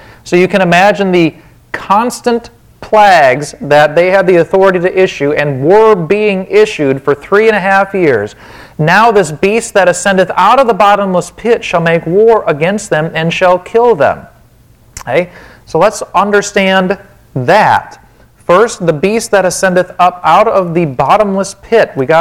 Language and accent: English; Wisconsin, United States; accent: Wisconsin; I'll try to keep my Wisconsin accent on the down low.